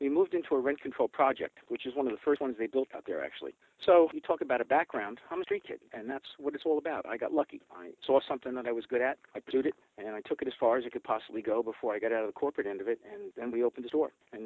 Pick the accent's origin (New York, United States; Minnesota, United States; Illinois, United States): New York, United States; Canarsie; No, I'm from New York. I grew up in New York. My dad was in the service, and we lived in a Quonset hut in Canarsie